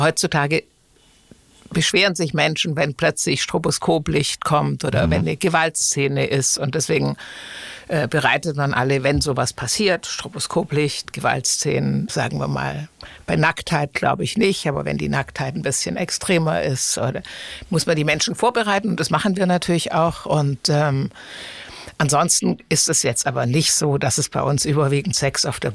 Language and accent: German; Southern Germany, Germany; ich komme ja aus Süddeutschland und da sind ja die Biergärten quasi die Attraktion des Sommers.